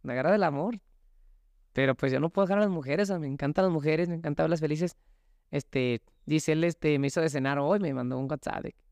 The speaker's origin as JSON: {"language": "Spanish", "region": "Jalisco", "country": "Mexico", "said": "Soy un jalisciense de alto nivel."}